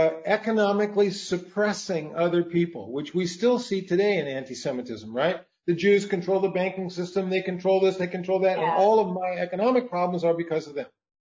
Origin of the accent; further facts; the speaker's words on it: United States; born there; Because I was born in America, in the West, in the 20th century, because I inherited all this stuff.